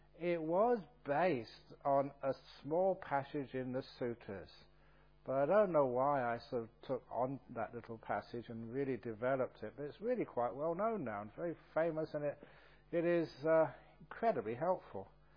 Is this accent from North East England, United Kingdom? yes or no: no; London, United Kingdom; I still remember just growing up in London, just always having scabs on my knees